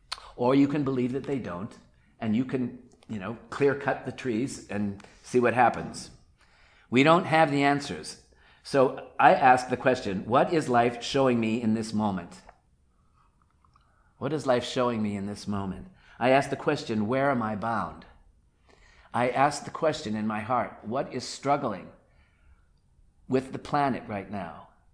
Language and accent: English; Atlanta, Georgia, United States; And in the church that I was raised in Atlanta with Kennedy Schultz